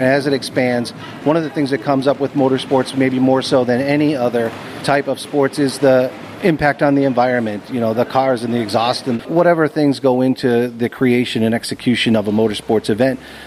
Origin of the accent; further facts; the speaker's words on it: Chicago, Illinois, United States; I'm here, we're here from Chicago. We don't live in Miami.